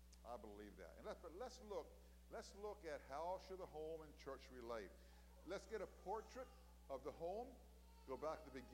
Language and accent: English; Auburn, Kentucky, United States; I grew up near Russellville, Auburn, Kentucky, which is one of the areas where the Shakers had their settlement.